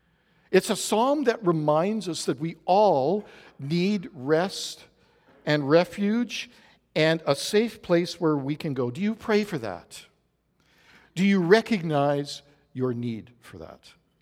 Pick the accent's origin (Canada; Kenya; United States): Canada; Winnipeg, Manitoba; I am not a heat person, and so having been born and raised in Winnipeg, I'm all for the cold.